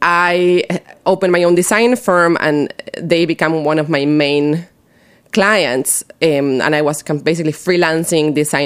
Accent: Buenos Aires, Argentina; English is a second language; now in United States; So I grew up in Buenos Aires, Argentina, born and raised. I only moved to America about 11 years ago.

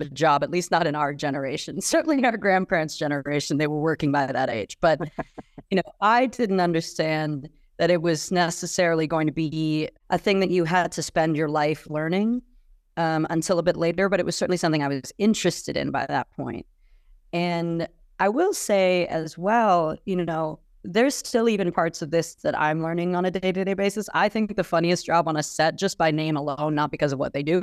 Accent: San Francisco, California, United States; Growing up in San Francisco, the nice thing about it in navigating the industry is I saw a very specific, obviously, very privileged aspect of it

